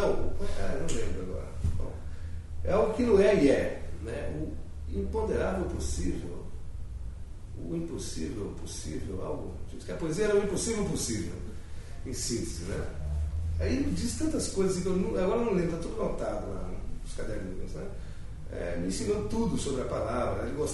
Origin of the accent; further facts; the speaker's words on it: Ponta Porã, Mato Grosso do Sul, Brazil; also born or lived in Rio de Janeiro; Fui morar um tempo no Rio, também internacional, não consegui, fiquei 8 meses, nasci no Rio, por fatalidade fui criado em Ponta Porã, não me dei bem com o Rio, né?